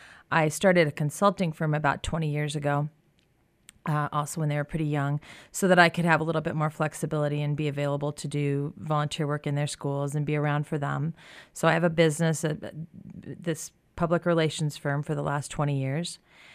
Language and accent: English; Colorado, United States; I grew up in Colorado. I was born in Colorado and grew up in Jefferson County, North Jefferson County, actually.